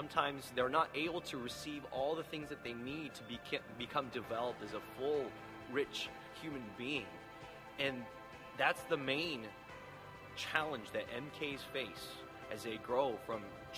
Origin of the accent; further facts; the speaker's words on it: Budapest, Hungary; I am a MK from Budapest, Hungary.